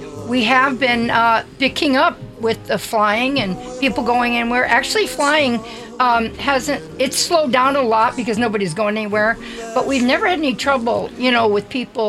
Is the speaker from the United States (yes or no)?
yes; Omaha, Nebraska, United States; But we come from Omaha.